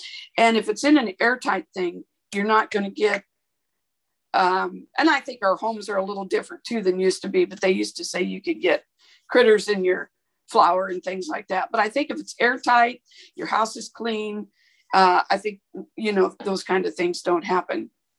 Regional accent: Idaho, United States; I grew up in Idaho. We always kept butter in the cupboard.

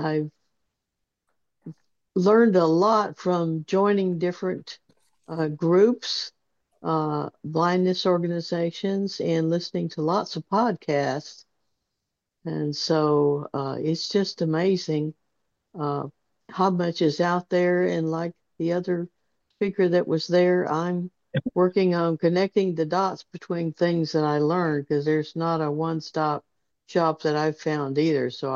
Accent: Houston, Texas, United States; I'm from Houston.

